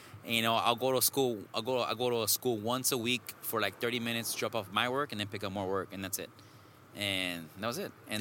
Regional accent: Lynwood, California, United States; Well, I'm from Southeast LA, little beautiful city.

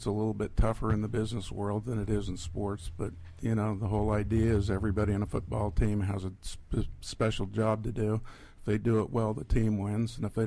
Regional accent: Boulder City, Nevada, United States; Boulder City, Nevada.

